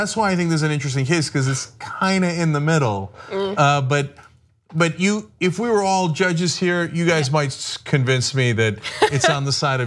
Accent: United States; I'm an American, and as agnostic as I am

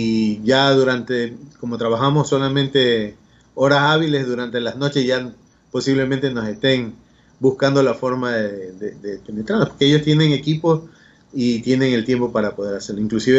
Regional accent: Ecuador; Bueno, como ecuatoriano, una de las primeras cosas que tenemos que hacer es proteger nuestra identidad digital.

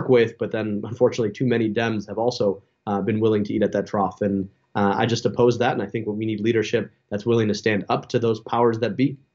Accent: Michigan, United States; if you were to drive from my hometown just 30 minutes outside of any neighborhood in Detroit to any one of those neighborhoods

